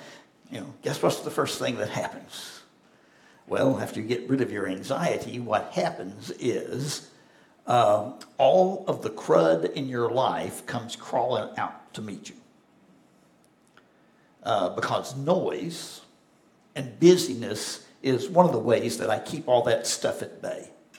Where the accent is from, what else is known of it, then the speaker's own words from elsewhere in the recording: Bentonville, Arkansas, United States; When I was growing up, I grew up in Bentonville, Arkansas.